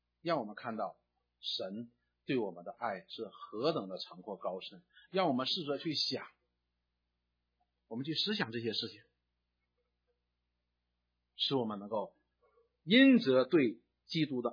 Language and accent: Chinese; China; 我们中国人叫无言以对